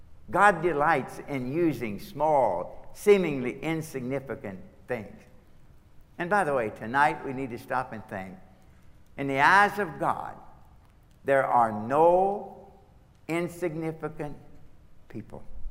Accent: Kentucky, United States; The reason for that is I'm from Kentucky. Okay, and we don't grow much wheat, but we grow a lot of corn.

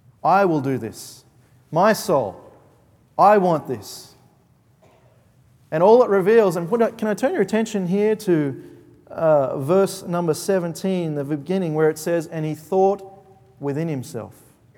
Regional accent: Australia; sorry, I'm Australian, please forgive me.

